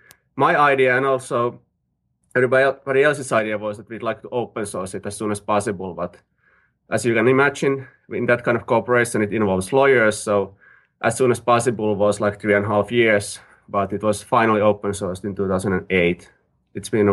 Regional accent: Finland; English is a second language; I'm independent consultant from Finland

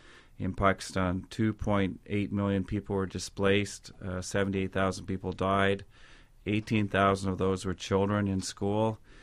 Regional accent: Montana, United States; where, you know, I'm from Montana

